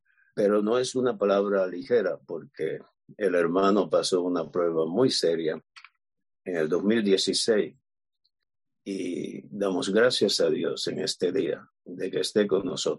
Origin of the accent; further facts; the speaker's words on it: Cuba; yo vine de Cuba para encontrar la iglesia